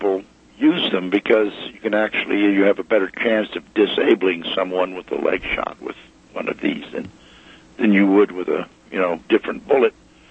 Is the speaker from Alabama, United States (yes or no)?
yes; Birmingham, Alabama, United States; also born or lived in Carlisle, Pennsylvania; I was born in Carlisle, Pennsylvania, and when I was about four, my dad was transferred to Alabama, Birmingham.